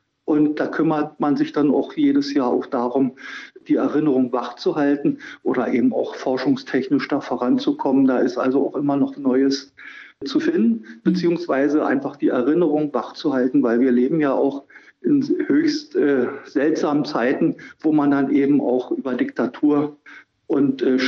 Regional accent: Wiesenburg, Brandenburg, Germany; Wir hatten da auch in meinem Heimatdorf hier in Wiesenburg jemanden

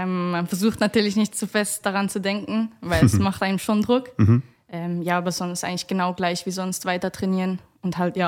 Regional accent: Switzerland; now in Potsdam, Germany; Bei uns in der Schweiz, wir hatten viel weniger technische Sachen.

